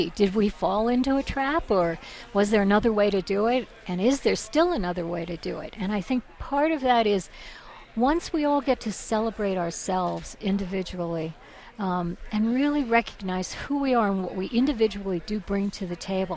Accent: New York City, New York, United States; I grew up in New York City where the theater was right there at your footstep every single day.

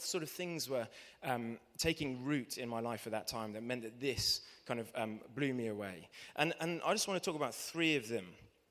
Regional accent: South West England, United Kingdom; now in London, United Kingdom; It's a wonderful place to live, but I grew up in Devon.

